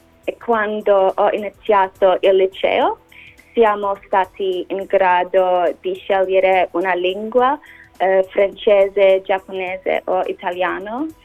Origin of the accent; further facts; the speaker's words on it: Australia; Italian is a second language; sono australiana e un po'... cinese.